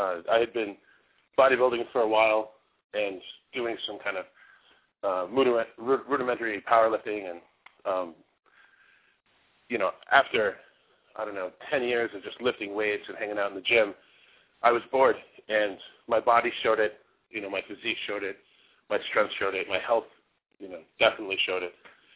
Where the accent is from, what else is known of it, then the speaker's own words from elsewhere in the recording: New York, United States; now in Oakland, United States; Well, I was born in New York, lived there most of my life, and I started training in New York in about 2001.